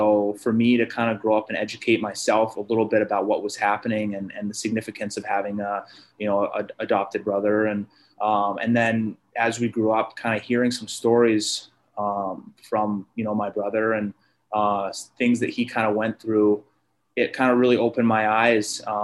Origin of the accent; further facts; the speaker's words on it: Oregon, United States; I'm from Oregon. And yeah, I grew up with two of my grandparents were civil rights lawyers.